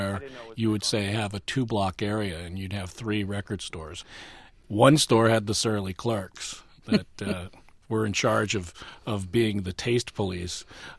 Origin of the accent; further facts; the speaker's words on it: California, United States; And so we grew up in the San Fernando Valley, and we figured that Kmart had the best price.